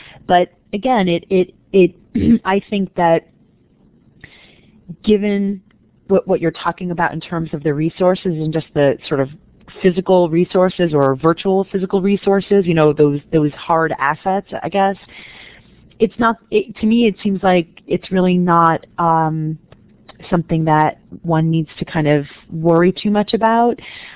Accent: New Jersey, United States; And New Jersey, which is my home state. I grew up in New Jersey.

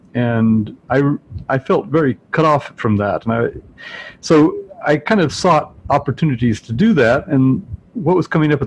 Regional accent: Texas, United States; I'm from Texas, and there's a lot of oil there

